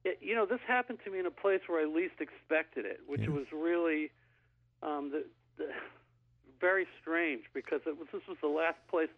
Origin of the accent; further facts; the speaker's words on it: New York, United States; moved away as an adult; also born or lived in Chicago; I grew up in New York, and I had never been in the rest of the country until I was 18 years old, and I went out to Chicago at the university there.